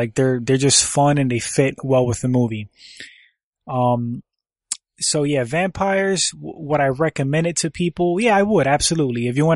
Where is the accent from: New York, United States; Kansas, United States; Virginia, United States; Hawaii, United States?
New York, United States; I grew up in New York and, I had moved to New England and, in like 97, 98.